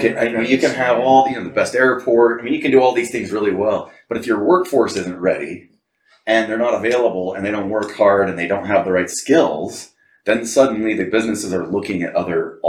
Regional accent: Utah, United States; Well, I'm a Utah native. I was born in Utah. I was raised in Utah. I'm a product of Utah public schools.

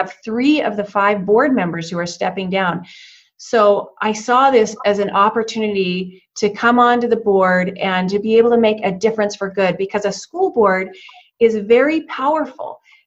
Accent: Highland, Utah, United States; I grew up in Highland, a little town just 3 hours north of here by Alpine American Fork.

